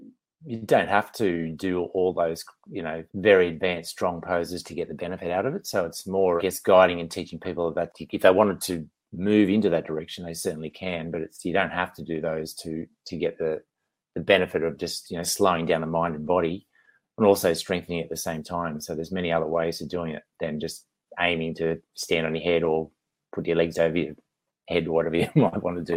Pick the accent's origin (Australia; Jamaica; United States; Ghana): Australia; Yeah, born and bred in Australia. So yes, beautiful country to live in, that's for sure.